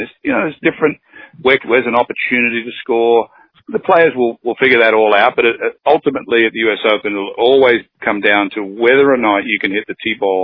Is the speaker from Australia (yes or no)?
yes; Wagga Wagga, New South Wales, Australia; because I'm from Australia and Wagga Wagga.